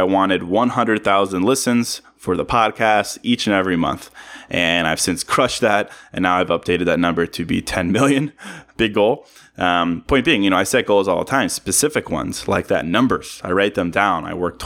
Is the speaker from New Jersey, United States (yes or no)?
no; Virginia, United States; I'm from Virginia. So I think a lot of people on the East Coast kind of go there to vacation.